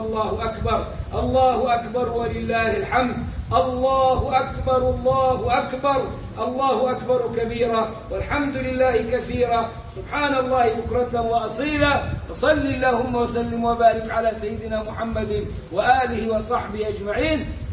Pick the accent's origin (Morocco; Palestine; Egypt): Egypt; النبي ده مفتاح كلامنا كمصريين